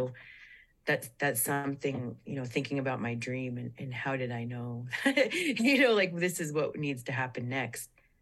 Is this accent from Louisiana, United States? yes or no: no; Nenana, Alaska, United States; I'm from Nenana and Manly Hot Springs. I'm Dene Athabaskan.